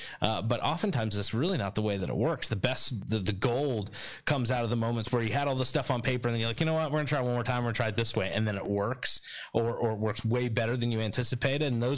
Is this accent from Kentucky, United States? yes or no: no; New Jersey, United States; So we're from South Jersey, which is maybe why we say Mario instead of Mario.